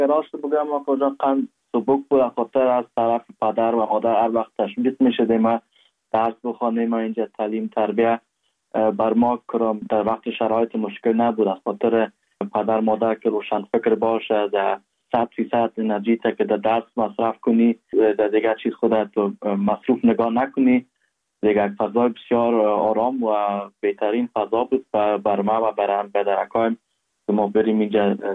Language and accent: Persian; Kabul, Afghanistan; now in Germany; از کابل هستم. پدر جانم … از کابل هست، پدر کلان های ما از کابل هست.